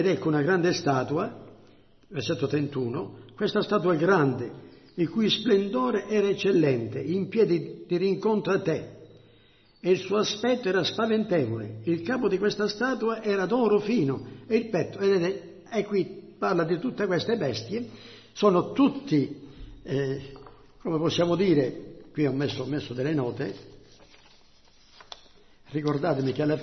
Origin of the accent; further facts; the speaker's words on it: Switzerland; born there; first language French; Italian is a second language; mi piace leggere in francese perché mi trovo meglio nella comprensione. Sono nato in Svizzera con la lingua francese